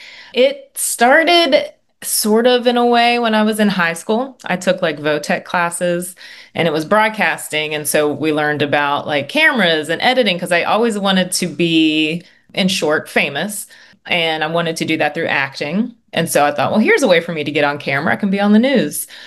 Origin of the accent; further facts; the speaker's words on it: Meadow Bridge, West Virginia, United States; my first documentary about my hometown, which is Meadow Bridge, West Virginia.